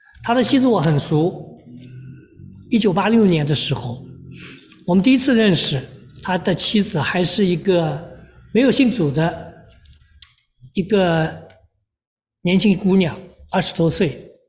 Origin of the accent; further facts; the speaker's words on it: China; 这些年我们中国人的信仰已经慢慢慢慢的从一个比较极端的地方偏到另外一个极端的地方来了